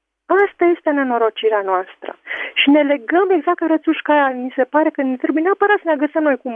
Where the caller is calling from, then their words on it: Bucharest, Romania; sunt din București.